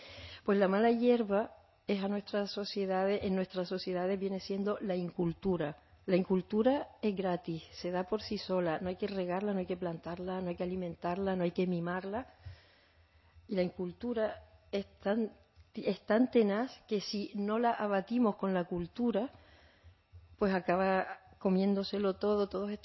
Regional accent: Canary Islands, Spain; si miramos el ejemplo de Canarias, que somos África, Canarias es África, geográficamente nadie lo puede discutir.

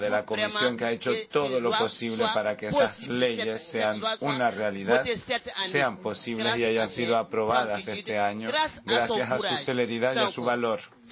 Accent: Mali; Spanish is a second language; Soy de Mali.

